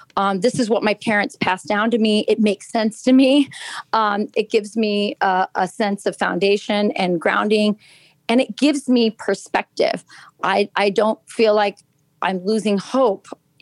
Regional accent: Lakenheath, East of England, United Kingdom; born there; Okay. I was born in Lakenheath, England. I'm an Air Force brat.

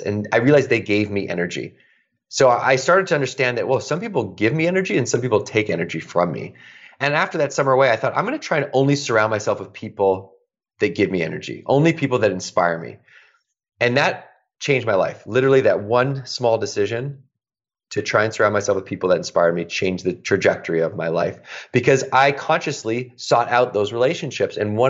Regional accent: Victoria, British Columbia, Canada; I grew up in Canada, in Victoria, BC.

